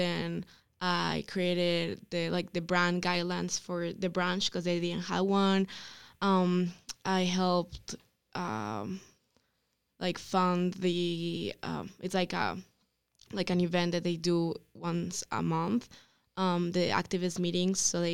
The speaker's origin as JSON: {"language": "English", "country": "Bolivia", "said": "I'm from Bolivia, South America."}